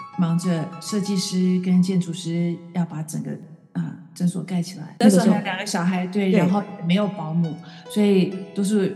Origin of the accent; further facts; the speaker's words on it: Taiwan; 我小时候在台湾是念天道幼稚园，它是一个天主教的育幼园，